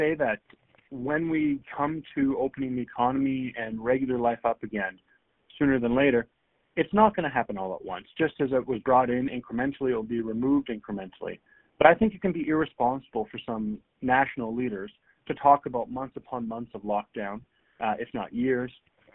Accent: Canada; As a Canadian, it pains me

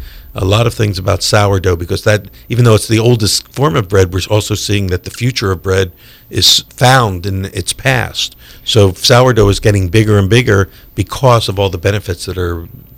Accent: Philadelphia, Pennsylvania, United States; now in Charlotte, United States; We're all from Philly originally, but her family moved there.

